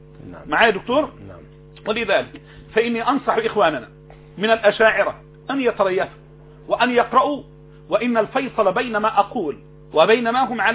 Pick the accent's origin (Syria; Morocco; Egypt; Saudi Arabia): Egypt; في بلدتنا الطيبة في أرض الكنانة